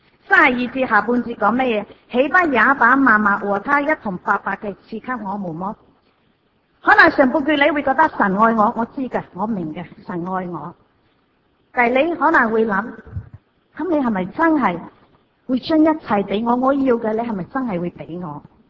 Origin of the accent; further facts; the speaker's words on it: Hong Kong; 我很深信英国人的忧虑同样是我们香港人的忧虑。